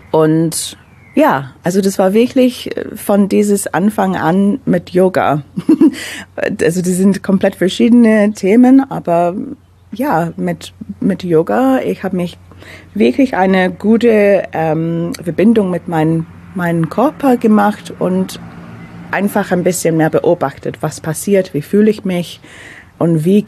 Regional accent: London, United Kingdom; German is a second language; now in Ulm, Germany; Ich bin Londoner, also ich komme aus London, habe seit 7 Jahren in Deutschland, also Ulm/Neu-Ulm gewohnt.

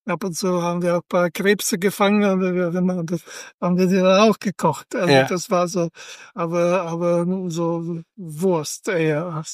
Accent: Poland; ich bin in Polen aufgewachsen

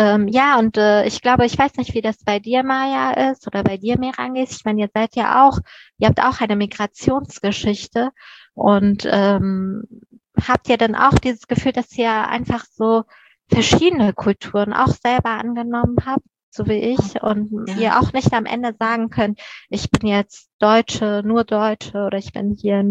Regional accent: Afghanistan; Ich bin in Afghanistan geboren und ich stehe auch voll und ganz zu dem, wer ich bin.

